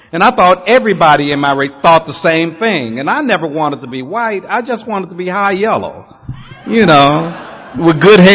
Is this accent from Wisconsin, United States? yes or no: no; Watts, California, United States; And in my neighborhood where I grew up in Watts, y'all, and tough place to grow up.